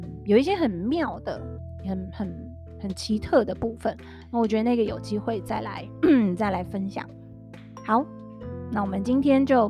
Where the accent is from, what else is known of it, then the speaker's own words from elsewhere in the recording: Taiwan; 就没有想到我们台湾这边不知道是不是因为可能担心场地对小朋友不好啊